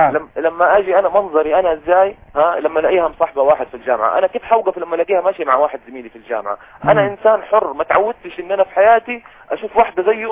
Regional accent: Saudi Arabia; انا سعودي وهي اجنبية مش سعودية.

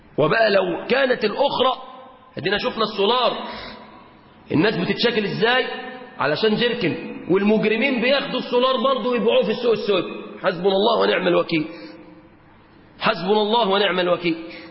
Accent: Egypt

